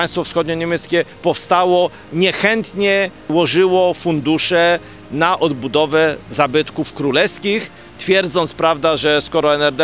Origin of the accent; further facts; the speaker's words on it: Warsaw, Masovian Voivodeship, Poland; born there; jestem z urodzenia warszawiakiem